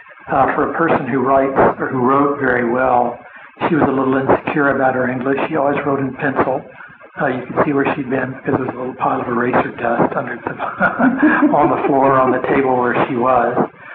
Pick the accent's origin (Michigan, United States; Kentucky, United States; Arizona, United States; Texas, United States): Texas, United States; Houston; I grew up in Houston. I wasn't born here, but we moved here when I was two or three.